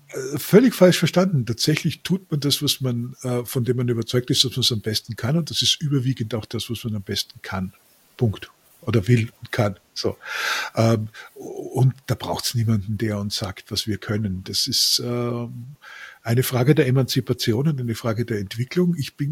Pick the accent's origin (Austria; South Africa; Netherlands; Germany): Austria; born there; ich bin geborener Österreicher